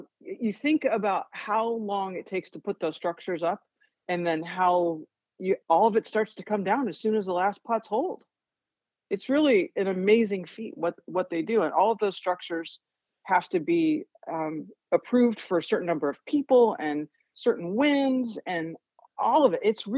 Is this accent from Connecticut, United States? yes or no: no; Schenectady, New York, United States; So Carson Start was, as an engineer, in and around where I grew up in Schenectady, New York. It was like 30 minutes from where I grew up.